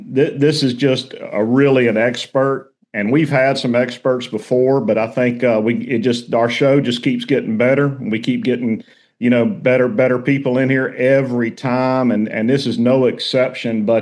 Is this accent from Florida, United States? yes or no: yes; Florida, United States; Douglas and I, we grew up in Central Florida and got deep roots there.